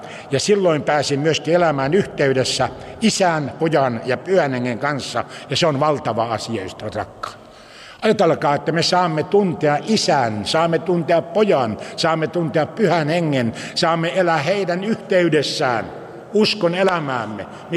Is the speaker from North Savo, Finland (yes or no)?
no; Kokemäki, Satakunta, Finland; born there; mä synnyin nimittäin Kokemäellä perheeseen, jossa isä ja äiti olivat uskossa.